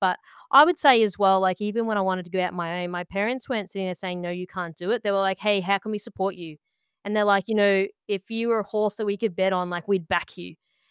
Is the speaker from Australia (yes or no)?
yes; Queensland, Australia; and my mum's Italian. So again, they migrated here as well to do cane farming. Hence the reason why I was brought up in Queensland, because I come from a farmer's background effectively.